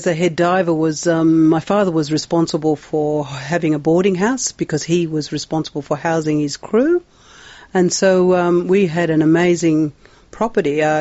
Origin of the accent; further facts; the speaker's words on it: Broome, Western Australia, Australia; born there; I was born in Broome, 1957.